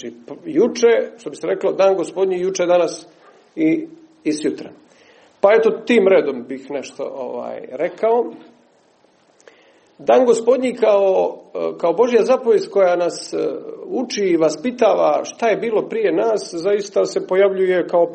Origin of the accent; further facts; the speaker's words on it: Cuce, Cetinje, Montenegro; kod nas gore u Cucama, u Katunskoj Nahiji